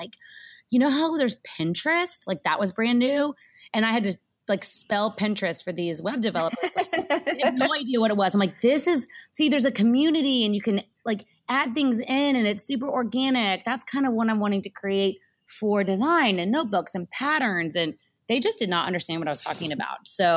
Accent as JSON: {"language": "English", "region": "Texas", "country": "United States", "said": "Y'all, I say y'all, I'm from Texas."}